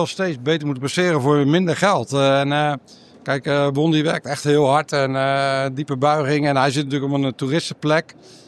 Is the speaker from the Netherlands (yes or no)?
yes; Rotterdam, South Holland, Netherlands; Ik kom uit Rotterdam-Zuid. Jongste van 11 kinderen. Dus niet echt, mijn vader werkte in de haven.